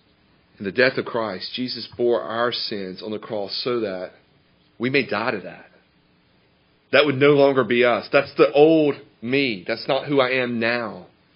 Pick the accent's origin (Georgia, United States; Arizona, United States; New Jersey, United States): Georgia, United States; I grew up in Georgia, hence that incredible accent you're hearing.